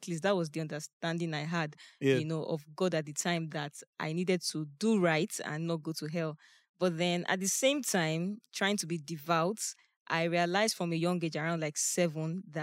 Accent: Nigeria; Yes, I did.

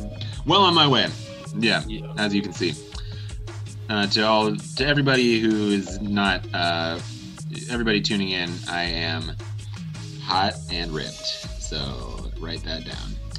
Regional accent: United States; now in Japan; No, I am not an American Japanese person.

